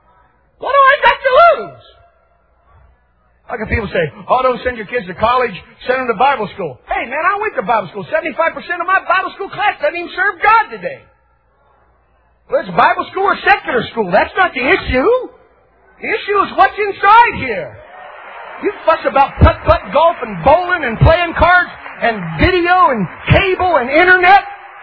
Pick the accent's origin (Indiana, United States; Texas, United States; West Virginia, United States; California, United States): West Virginia, United States